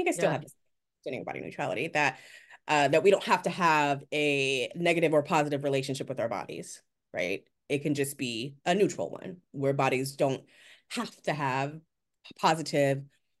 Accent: Oakland, California, United States; I'm from Oakland, California, and right across the bridge from San Francisco.

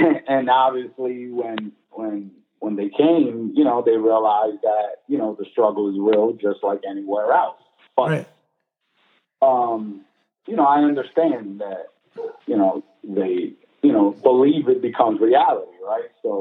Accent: Bayamón, Puerto Rico; born there; I was born in Puerto Rico and in Bayamón, the hospital in Bayamón. I was the first child to my mother Madeline

